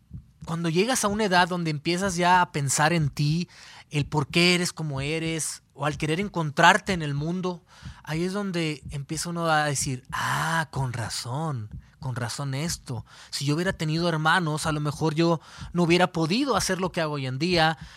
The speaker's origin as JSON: {"language": "Spanish", "country": "Mexico", "said": "Para incluso que alguien dijera en México, en mi país, que eres hijo único, es algo raro, porque somos de familias grandes, somos de familias numerosas."}